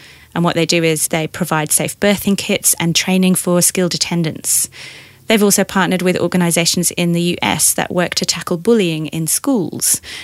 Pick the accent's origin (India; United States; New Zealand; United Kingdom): United Kingdom; Leeds, Yorkshire and the Humber; now in Australia; I'm from Leeds, so I was not made for Australian sunshine.